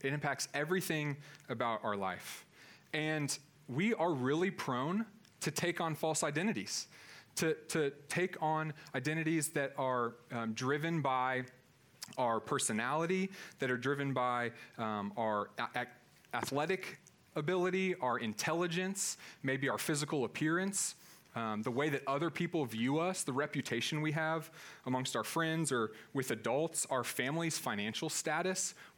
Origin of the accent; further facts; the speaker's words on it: Kentucky, United States; I grew up in Kentucky in a small town, kind of horse country. So lots of rolling hills and horse farms.